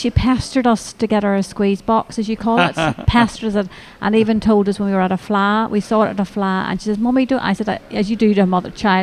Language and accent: English; Northern Ireland, United Kingdom; I'm originally from County Antrim.